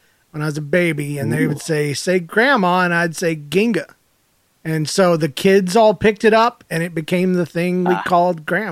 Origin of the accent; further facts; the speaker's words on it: Georgia, United States; You know, y'all have some freak babies. I'm from Georgia.